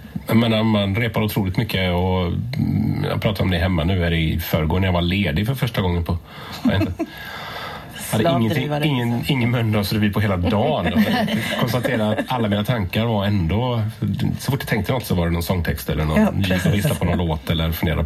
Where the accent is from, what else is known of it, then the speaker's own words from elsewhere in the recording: Karlskoga, Örebro County, Sweden; det var hem i gymnasiet i min hembygd i Karlskoga.